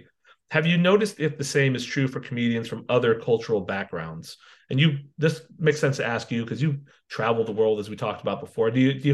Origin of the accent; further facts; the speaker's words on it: California, United States; Shaheen and I both, when we grew up in NorCal, and the Iranian community here wasn't as big as it is in Southern California, and it is different.